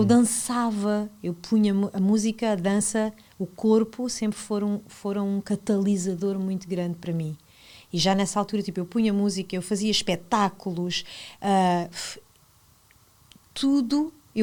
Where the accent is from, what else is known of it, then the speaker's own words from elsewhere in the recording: Mértola, Beja, Portugal; moved away as an adult; Eu nasci em Beja. Eu sou alentejana, vivi a minha vida, a primeira parte da minha vida até aos 18 anos num monte. No concelho de Mértola. Portanto, eu sou mesmo assim do monte. Sou de um lugar muito simples, com pessoas do campo